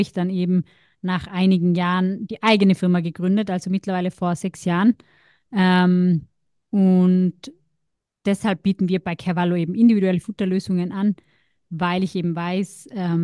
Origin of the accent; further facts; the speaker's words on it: Austria; ich komme aus Österreich und das hört man vielleicht ein bisschen an meinem Akzent.